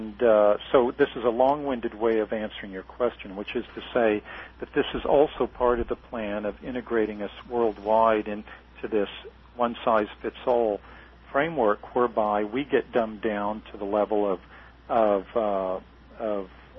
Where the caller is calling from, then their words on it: France; That's why I'm calling you from Europe right now. And you see that there are so many restrictions. There are things you can't even get here in France.